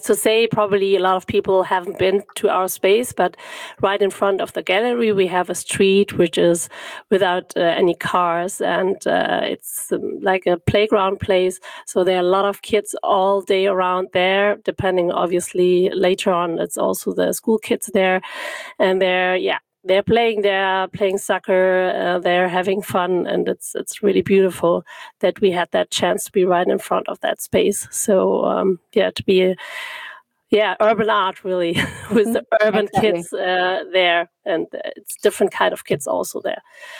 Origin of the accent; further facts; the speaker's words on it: Munich, Bavaria, Germany; now in Berlin, Germany; I come more from a very, very conservative background. I'm from Munich.